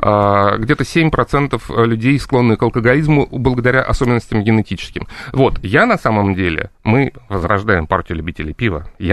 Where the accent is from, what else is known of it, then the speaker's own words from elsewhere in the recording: Moscow, Russia; Я жил, вырос на ВДНХ, рядом со мной был Останкинский завод.